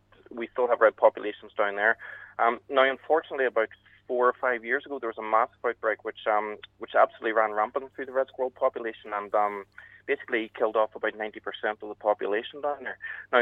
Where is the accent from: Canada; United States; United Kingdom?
United Kingdom; Eglinton, Northern Ireland; Or you could go to the woodland that I grew up in Muff Glen, just outside of Tamnir in Eglinton.